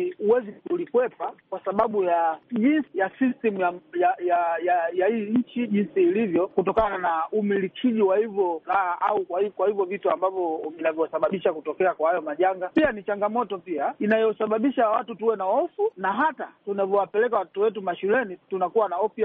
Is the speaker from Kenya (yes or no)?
no; Tanzania; now in United States; inanipa changamoto kidogo kutokana na maisha niliyokulia kule kwetu Tanzania